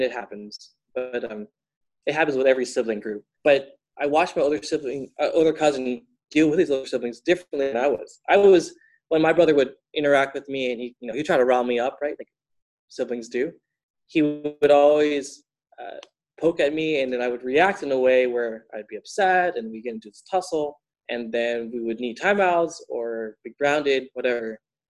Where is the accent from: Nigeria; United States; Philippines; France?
Philippines; being a Filipino, I'm actually pretty calm for a lot of my other ethical family members